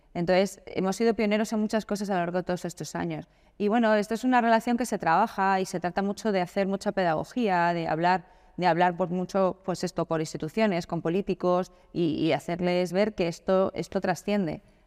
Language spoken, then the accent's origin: Spanish; Madrid, Community of Madrid, Spain; now in Málaga, Spain; yo soy de Madrid, ¿vale? Sí. Pero llevo 20 años viviendo en Málaga.